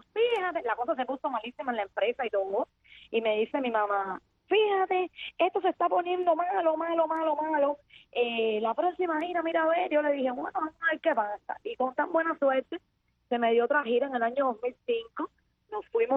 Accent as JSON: {"language": "Spanish", "region": "Havana", "country": "Cuba", "said": "De La Habana, yo soy de La Habana, nacida en Lauto."}